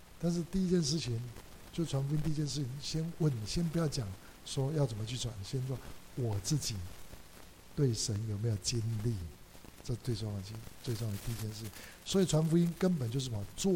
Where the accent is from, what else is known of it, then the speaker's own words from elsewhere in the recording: Taiwan; 比如说这次我从台湾来